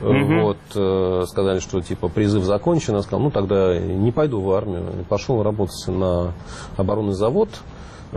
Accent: Likino-Dulyovo, Moscow Oblast, Russia; born there; Родился я там.

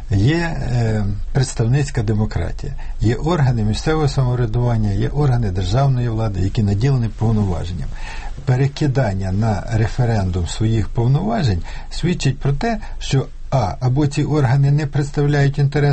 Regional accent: Khmelnytskyi, Khmelnytskyi Oblast, Ukraine; у моєму рідному місті Хмельницькому

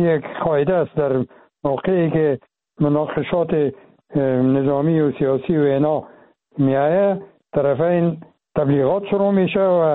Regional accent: Afghanistan; ما افغان هستیم، چی داخل چی خارج،

